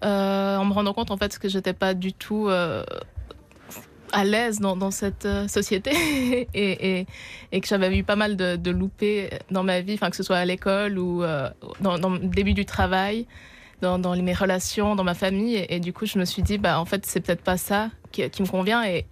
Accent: Lausanne, Vaud, Switzerland; je suis partie de Suisse parce que je viens de Lausanne

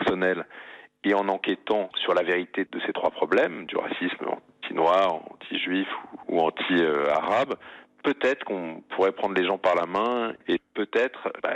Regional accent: France; Moi, je suis français, je suis supporter du PSG, il se trouve que je suis juif

